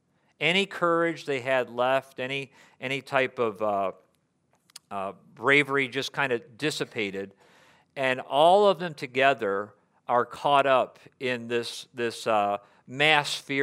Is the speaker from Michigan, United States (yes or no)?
yes; Michigan, United States; I'm from Michigan as well, so when you had bad weather and you had the accumulation of snow, I don't remember it being something that everybody was like this about.